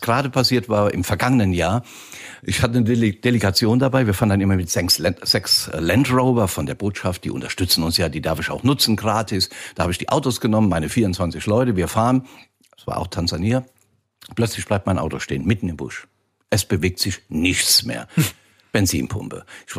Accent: Rhineland-Palatinate, Germany; ich bin ja Westerwälder, gell? Und liebe ja meine Heimat in Rheinland-Pfalz.

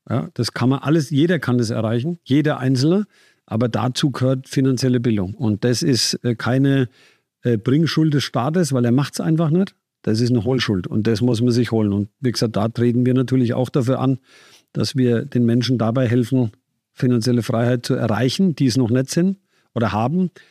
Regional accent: Bavaria, Germany; ich komme aus der Nähe von Bad Kissing, da gibt es ein Casino.

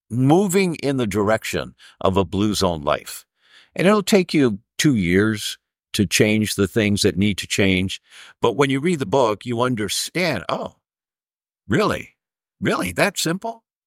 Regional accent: Detroit, Michigan, United States; And I'm from Detroit originally.

